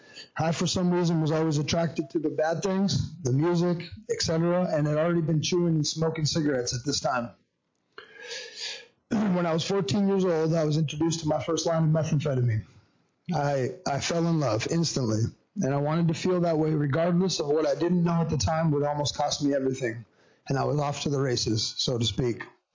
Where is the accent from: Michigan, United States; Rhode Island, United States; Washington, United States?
Washington, United States; White Salmon; born there; I was born in White Salmon, Washington, in the Columbia River Gorge.